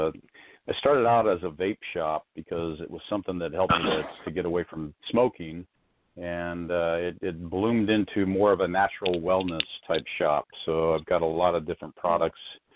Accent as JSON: {"language": "English", "town": "Phoenix", "region": "Arizona", "country": "United States", "said": "I'm from Phoenix, Arizona."}